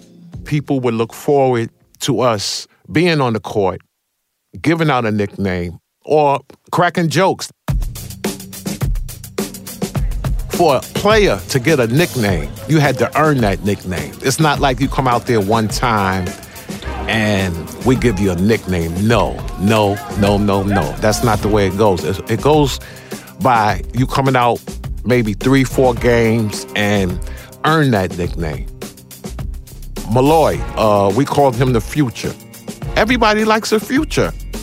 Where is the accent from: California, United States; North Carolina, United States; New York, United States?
New York, United States; I'm from Harlem, New York.